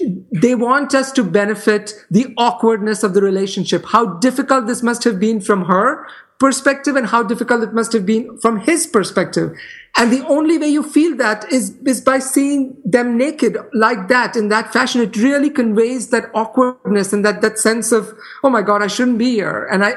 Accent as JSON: {"language": "English", "country": "India", "tie": "born or raised there", "said": "There is this writer that I grew up with in India."}